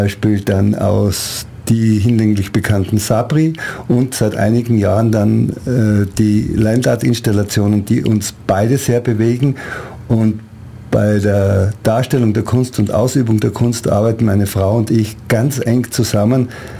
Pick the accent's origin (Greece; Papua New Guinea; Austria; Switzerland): Austria; now in Ulm, Germany; Nein, ich bin ein angelernter Ulmer. Ich bin 1960 nach Ulm gekommen und man wird es wahrscheinlich hören, ich bin Gastarbeiter, ich komme aus Österreich.